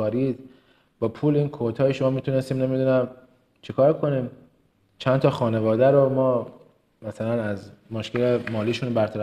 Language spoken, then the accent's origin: Persian; Kerman, Iran; accent: Kermani; من کرمانی هم افتخار میکنم بهش.